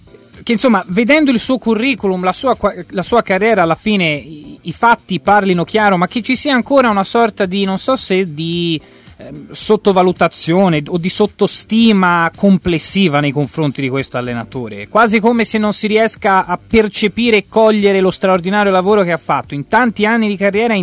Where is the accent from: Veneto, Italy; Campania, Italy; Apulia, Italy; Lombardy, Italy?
Apulia, Italy; La prima te la faccio da pugliese